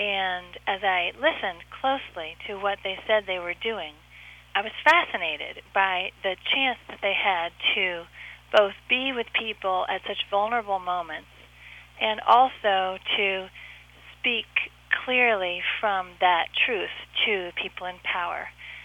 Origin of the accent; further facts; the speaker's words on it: Washington, District of Columbia, United States; I grew up in Washington, D.C., when it was 90% African American.